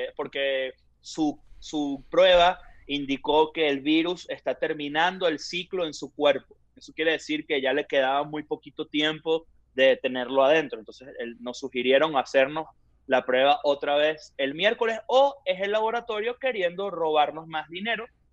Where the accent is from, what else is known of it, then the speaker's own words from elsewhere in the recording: Spain; Lo que pasa es que yo también soy española